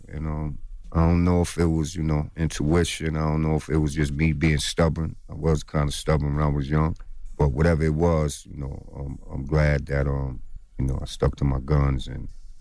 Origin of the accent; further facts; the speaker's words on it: New York, United States; Like, yo, where you from? I'm from Long Island.